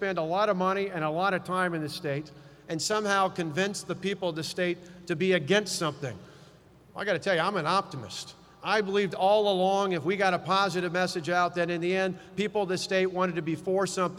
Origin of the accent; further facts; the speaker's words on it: Delavan, Wisconsin, United States; As a kid growing up in Delavan